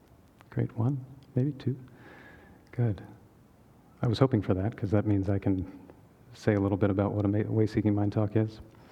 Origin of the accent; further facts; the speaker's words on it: Texas, United States; born there; So I was born in Texas. People tell me it doesn't show on the accent.